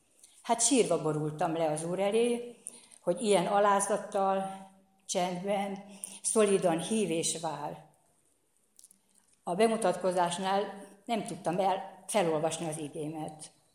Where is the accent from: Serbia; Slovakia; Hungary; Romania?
Hungary; Nyíregyháza, Szabolcs-Szatmár-Bereg; Nyíregyházán evangélikus családba születtem. Gyerekkoromban jártam hittanórára. A nagy templomba kereszteltek, ott konfirmáltam, ott kötöttem házasságot.